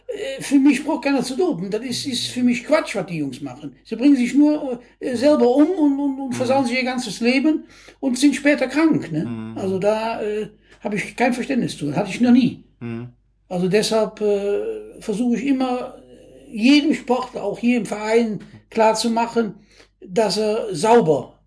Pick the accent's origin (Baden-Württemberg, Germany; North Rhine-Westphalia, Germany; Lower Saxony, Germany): North Rhine-Westphalia, Germany; Cologne; Als Kölner hier